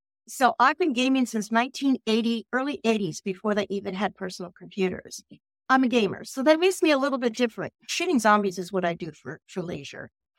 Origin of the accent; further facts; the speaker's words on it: Pennsylvania, United States; also born or lived in Cape May, New Jersey; Well, I'm hailing from South Central Pennsylvania, right outside of the capital, Harrisburg. But I lived most of my life at the shore in Cape May, New Jersey.